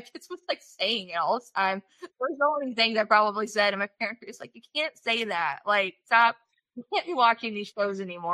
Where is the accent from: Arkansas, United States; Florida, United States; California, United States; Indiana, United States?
Indiana, United States; Columbia City; Yeah, I grew up in Columbia City, Indiana. It's near Fort Wayne, Indiana.